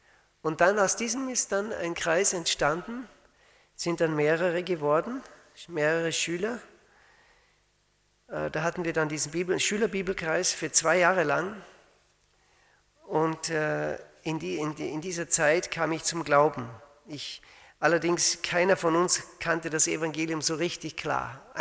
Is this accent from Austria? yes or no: yes; Salzburg, Austria; Ich bin in Österreich aufgewachsen. Wir wohnten im Salzburger Land und ich kannte den Herrn nicht. Ich bin katholisch aufgewachsen